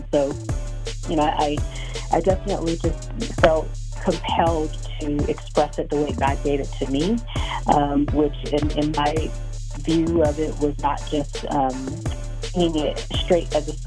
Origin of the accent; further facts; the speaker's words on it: Monterey, California, United States; And so really I grew up in California, south of the Bay Area, on the coast in this place called Monterey, California.